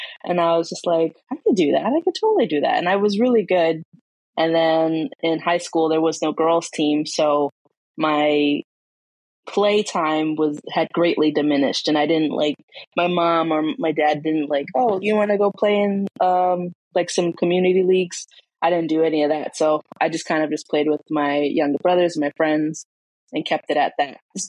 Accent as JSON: {"language": "English", "region": "New York", "country": "United States", "said": "But I'm since I'm from New York"}